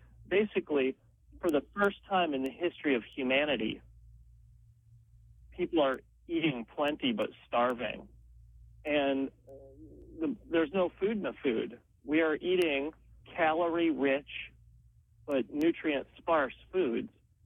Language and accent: English; Appalachia, United States; I'm an Appalachian root doctor who went to medical school. What that means really is that I grew up traditionally on a self-sustaining farm in rural Appalachia and learning traditional Appalachian root doctoring.